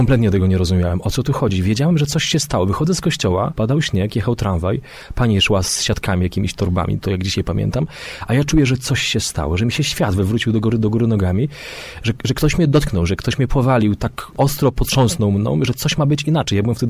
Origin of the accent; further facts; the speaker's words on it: Władysławowo, Pomeranian Voivodeship, Poland; u nas na Kaszubach, u mnie we Władysławowie to się mówiło